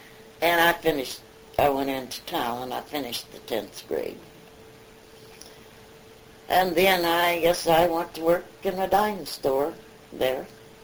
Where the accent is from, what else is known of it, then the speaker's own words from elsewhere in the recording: Santa Fe Springs, California, United States; born there; moved away as an adult; also born or lived in Texas; See, I was, my birth certificate says I was born in Texas, but I wasn't. I was born over here in Santa Fe Springs, California. But when I came out here, after I grew up and married and came out here